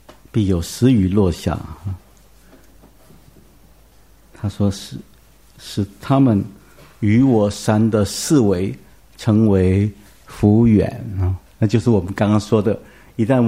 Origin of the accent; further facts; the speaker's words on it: Taiwan; 我们台湾人都用有时候用日语就称它叫笑啊